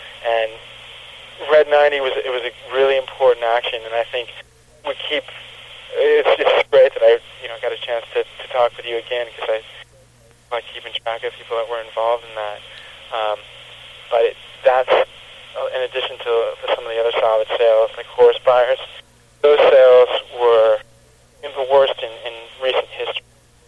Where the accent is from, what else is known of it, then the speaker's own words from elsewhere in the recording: California, United States; I'm originally Californian, in an area that's right next to some of the last redwoods down in Sonoma County.